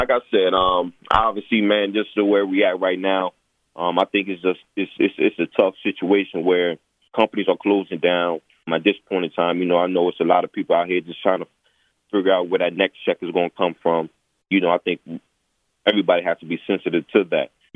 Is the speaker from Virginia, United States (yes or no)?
yes; Newport News, Virginia, United States; Some of the things that I work on back in my hometown, Newport News, Virginia, is really just giving back to the youth